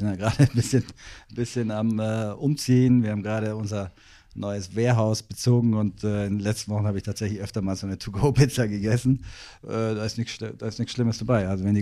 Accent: Baden-Württemberg, Germany; Ich komme aus dem Badischen, bin da unten im Markgräflerland aufgewachsen

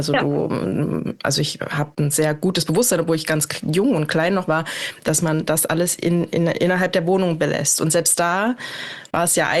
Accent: East Germany, Germany; ich bin in Ostdeutschland groß geworden

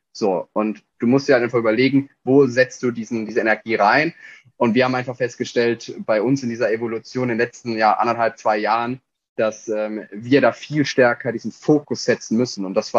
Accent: Heidelberg, Baden-Württemberg, Germany; Ich komme aus dem Raum Heidelberg.

